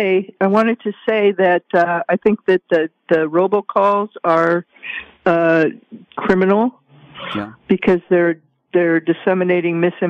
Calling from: Spokane, Washington, United States; I'm calling from Spokane, Washington.

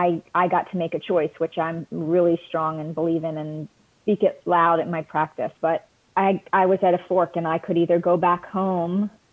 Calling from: Key West, Florida, United States; I am calling in from Key West, Florida.

